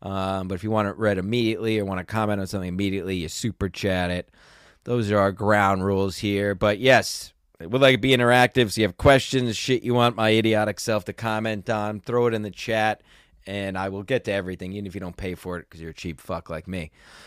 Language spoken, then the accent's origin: English; New York, United States; Those are the guys I grew up with here in the New York area, WFAN 660.